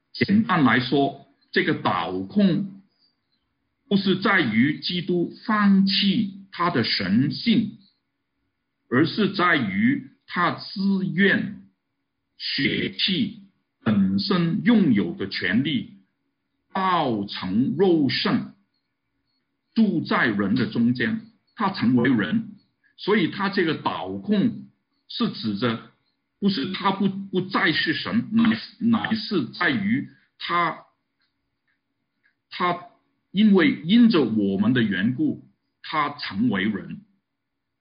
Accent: Canada; 我们加拿大人很精彩的，他们很多的加拿大人坚持不戴口罩。

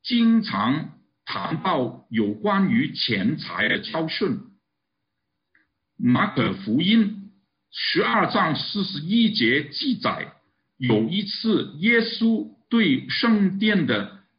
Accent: Guangdong, China; 这个可能是我们广东人的术语啊

